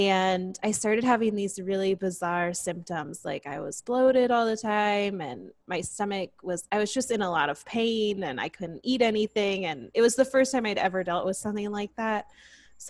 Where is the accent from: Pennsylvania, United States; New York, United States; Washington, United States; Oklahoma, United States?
Washington, United States; Seattle; also born or lived in Colorado / Texas; now in Eagle, United States; So I am from Seattle, Washington. I have moved around quite a bit to Colorado, Texas, and now I am right outside of Boise, Idaho, in a little town called Eagle.